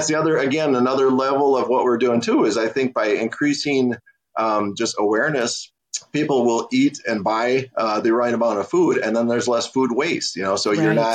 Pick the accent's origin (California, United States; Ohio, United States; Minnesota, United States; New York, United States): Minnesota, United States; So, I grew up in Minnesota, still live in Minnesota, Catholic family.